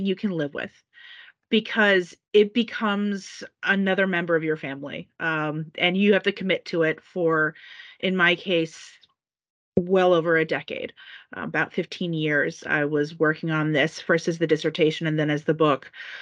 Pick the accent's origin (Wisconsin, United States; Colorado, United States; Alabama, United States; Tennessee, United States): Wisconsin, United States; I'm like, "I'm from Wisconsin. I know farmland. I can do this."